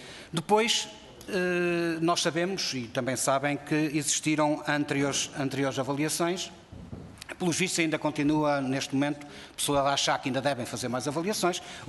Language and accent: Portuguese; Norte, Portugal; Eu sou transmontano duriense